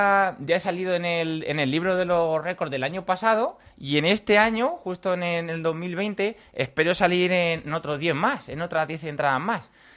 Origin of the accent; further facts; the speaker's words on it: Cabaña de la Sagra, Castilla-La Mancha, Spain; Bueno, soy de un pueblo de Toledo que se llama Cabaña de la Sagra.